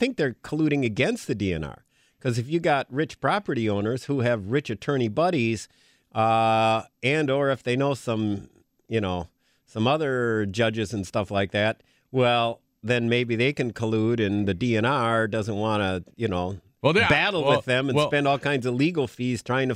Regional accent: Green Bay, Wisconsin, United States; When I was a kid growing up in Green Bay

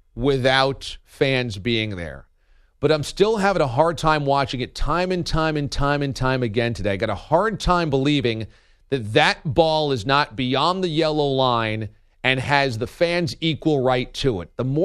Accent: Warwick, New York, United States; in my hometown of Warwick, New York

